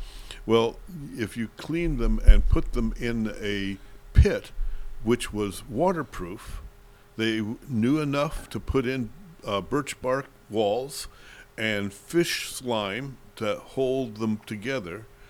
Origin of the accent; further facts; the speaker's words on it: Michigan, United States; I was talking to you before the show about the fact that I'm from Michigan, and if you're in Michigan, you can go up to the northern edges of the Lower Peninsula to a little town called Leland